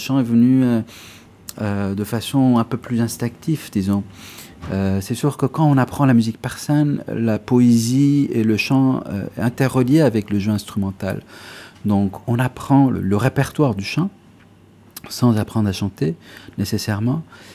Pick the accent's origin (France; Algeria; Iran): Iran; Tehran, Tehran Province; born there; French is a second language; je suis né à Téhéran en 1976. Donc quelques années avant la révolution, mes parents habitaient en Europe à ce moment-là, mais ils sont venus pour la naissance. Nous sommes trois frères, je suis le seul enfant qui est né à Téhéran.